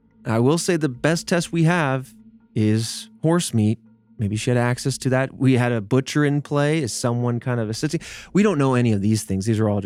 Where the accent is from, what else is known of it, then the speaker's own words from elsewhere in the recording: Indiana, United States; I honestly never heard of this growing up in Indiana.